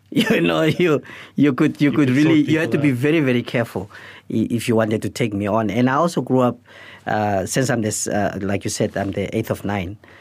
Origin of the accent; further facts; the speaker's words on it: Grootfontein, Otjozondjupa, Namibia; when I grew up in Grootfontein, the town had about just over 3,000 residents.